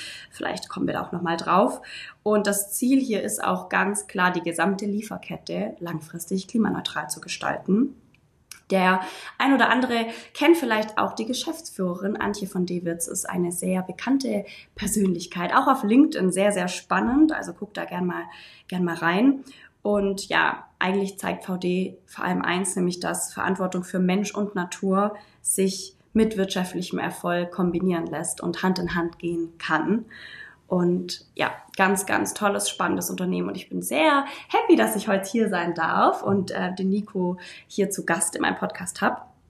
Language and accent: German; Baden-Württemberg, Germany; aus meiner Heimatregion hier in der Nähe vom Bodensee